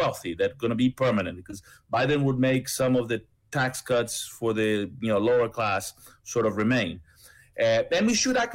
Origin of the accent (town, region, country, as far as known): Argentina